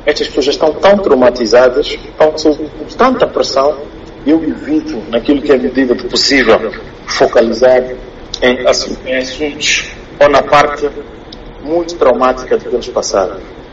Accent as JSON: {"language": "Portuguese", "country": "Mozambique", "said": "E eu, como moçambicano, sou super privilegiado"}